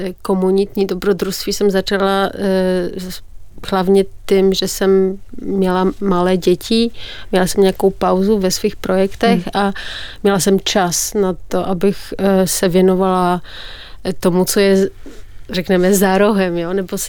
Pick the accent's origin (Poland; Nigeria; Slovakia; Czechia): Poland; Czech is a second language; now in Czech Republic; ta zkušenost bydlení tady a to, že jsem z Polska